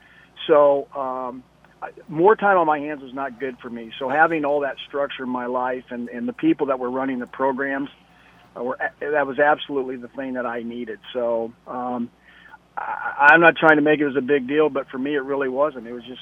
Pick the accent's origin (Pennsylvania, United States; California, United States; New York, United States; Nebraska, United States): Nebraska, United States; Well, you know, like most of us growing up in Nebraska, you just went from sport to sport.